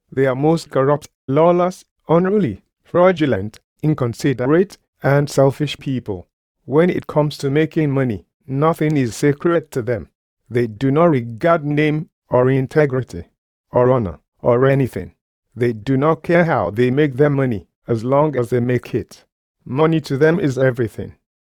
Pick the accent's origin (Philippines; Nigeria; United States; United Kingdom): Nigeria; moved away; I am a Nigerian myself, but they are a disgrace.